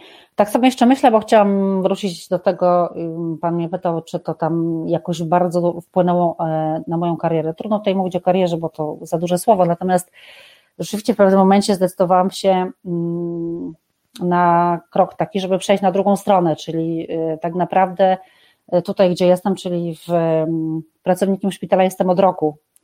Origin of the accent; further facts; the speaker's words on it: Subcarpathian Voivodeship, Poland; ja z Podkarpackiego.